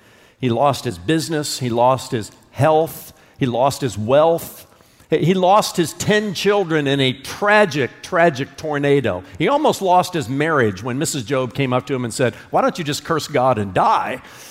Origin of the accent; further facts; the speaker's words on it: Indiana, United States; Well, I grew up in Indiana, so you can imagine my keen interest in a story that I heard about a cemetery that was located somewhere in the Hoosier State.